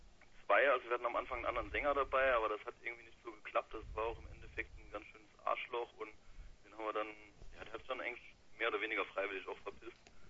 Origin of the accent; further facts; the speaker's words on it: St. Ingbert, Saarland, Germany; Ursprünglich kommen wir aus St. Ingbert, im Saarland ist das, ein kleines Kaff.